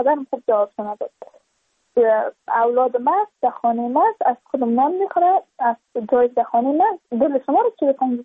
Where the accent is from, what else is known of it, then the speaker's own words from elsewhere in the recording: Badakhshan, Afghanistan; ما از بدخشان هستیم، یعنی منطقه دور دستش